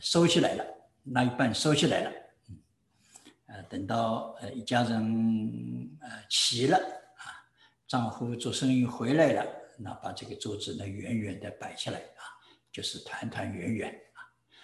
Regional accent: Taiwan; 就是番石榴，就是我们台湾人叫芭乐吧。

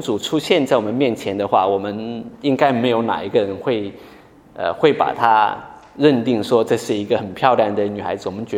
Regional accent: China; 那同样我们中国人认为说喜庆的时候要穿红色的这个衣服哈

